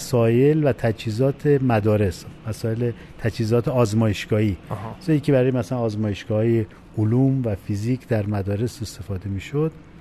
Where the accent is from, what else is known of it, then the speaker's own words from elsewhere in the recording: Khorramabad, Lorestan, Iran; من تا 50 سال پیش دقیقا در لرستان به دنیا اومدم، در یک خانواده پر جمعیت با 5 خواهر و 2 برادر دیگه.